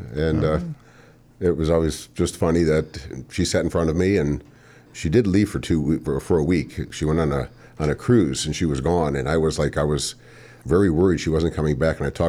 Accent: Cleveland, Ohio, United States; Well, I grew up in Cleveland in Slavic Village, went to St. Stanislaus.

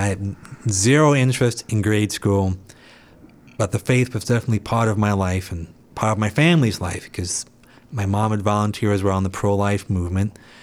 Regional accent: Cleveland, Ohio, United States; I grew up in West Park in Cleveland.

